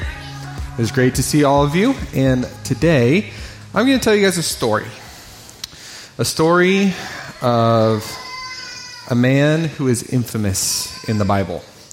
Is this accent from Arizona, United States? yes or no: yes; Phoenix, Arizona, United States; born there; I was born in Phoenix, Arizona.